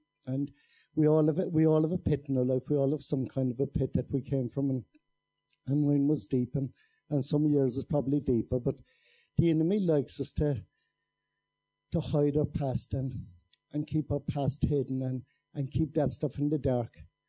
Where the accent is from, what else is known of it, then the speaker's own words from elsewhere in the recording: Kinsale, County Cork, Ireland; But I was born in Kinsale, and I was born to a pretty poor family.